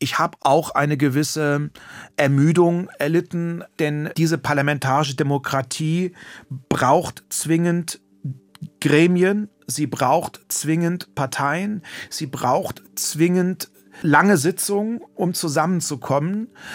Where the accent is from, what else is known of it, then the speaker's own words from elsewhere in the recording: Germany; Ich bin unmittelbar an der Grenze zur ehemaligen DDR geboren, groß geworden, zur Schule gegangen.